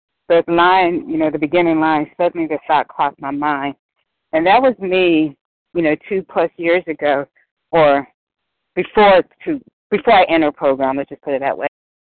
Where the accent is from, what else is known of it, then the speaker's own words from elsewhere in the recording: Georgia, United States; I am from Georgia